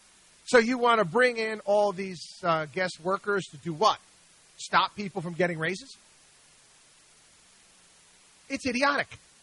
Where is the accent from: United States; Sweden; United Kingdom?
United States; Albany, New York; I grew up in Albany, New York. It's a government worker's paradise.